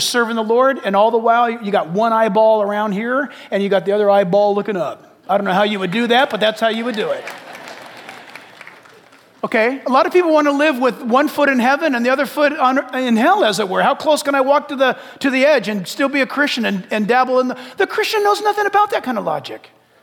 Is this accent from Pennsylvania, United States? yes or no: no; San Diego, California, United States; born there; I was born in San Diego, and Los Angeles is the place of issuance.